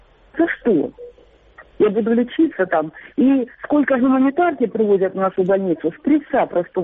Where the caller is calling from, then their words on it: Shchastia, Luhansk Oblast, Ukraine; Здравствуйте, я со Счастья.